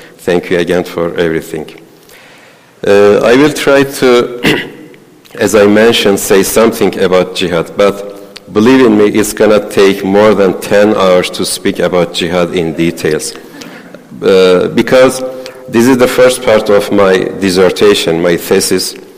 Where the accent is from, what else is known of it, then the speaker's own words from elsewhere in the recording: Ankara, Turkey; moved away as an adult; I came from Ankara just 7 months ago.